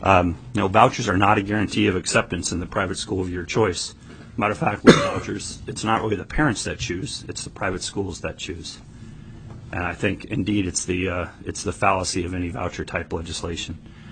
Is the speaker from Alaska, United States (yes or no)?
yes; Palmer, Alaska, United States; And yes, I'm from Palmer.